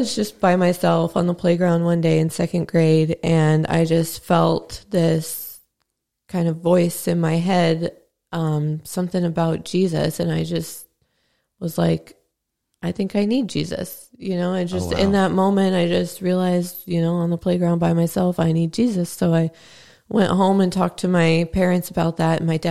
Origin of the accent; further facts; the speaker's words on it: Effingham, Illinois, United States; also born or lived in Carbondale; So I was born in Carbondale in 94. So I'm a hippie at heart. And we moved back here when I was like 3 and a half. So I've grown up in Effingham for as long as I can remember.